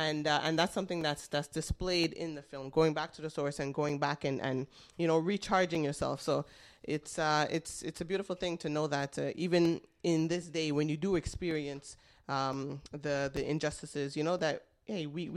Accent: Canada; we were born here, we grew up in Canada, and us being the first generation, I mean, it's and also being children who were living in the suburbs

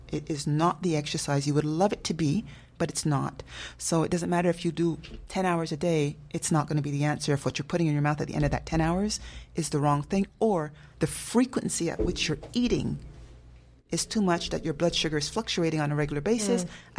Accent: Canada; I recognize I'm somebody that I'm quite a Canadian person.

